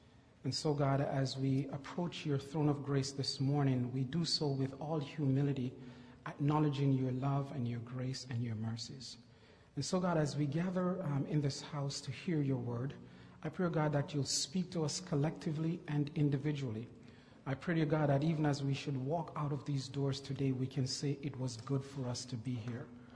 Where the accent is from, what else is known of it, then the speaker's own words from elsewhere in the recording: Jamaica; No, I'm from Jamaica, so anything below 65, I'm sorry.